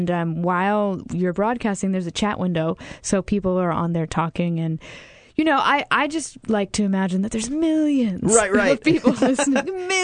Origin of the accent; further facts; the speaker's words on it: Virginia, United States; growing up in Virginia and going to camp out in the Shenandoah Valley